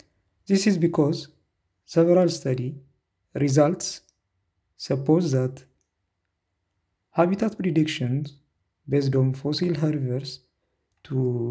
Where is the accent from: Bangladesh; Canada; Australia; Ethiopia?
Ethiopia; English is a second language; now in France; I am from Ethiopia, but currently living here in France, studying my PhD in the field of vertebrate paleontology